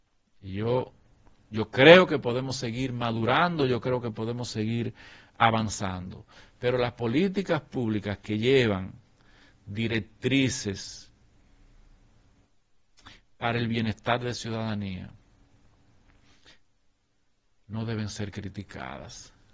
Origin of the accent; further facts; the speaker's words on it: Dominican Republic; Y eso nosotros, como dominicanos, debemos felicitar al gobierno de la República Dominicana